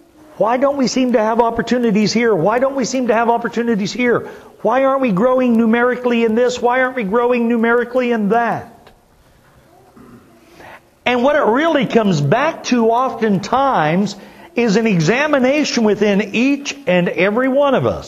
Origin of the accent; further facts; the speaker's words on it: Upper Ohio Valley, United States; I grew up in the Upper Ohio Valley, not far from a place they would have summer camp meetings.